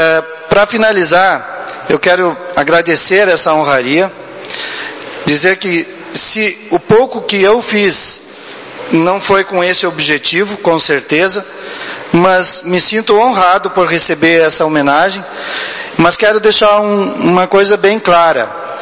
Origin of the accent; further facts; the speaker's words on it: Ijuí, Rio Grande do Sul, Brazil; also born or lived in Augusto Pestana; Então, sempre quando saio daqui, que me perguntam onde é a minha terra é Ijuí. Apesar de ter vivido um bom tempo em Augusto Pestana